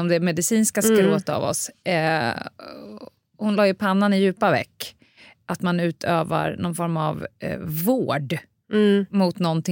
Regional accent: Stockholm, Stockholm County, Sweden; för jag är också uppväxt på Södermalm.

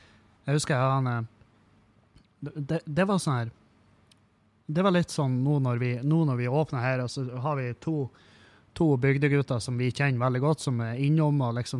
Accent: Halsa, Møre og Romsdal, Norway; på Halsa, for eksempel, der jeg kommer fra

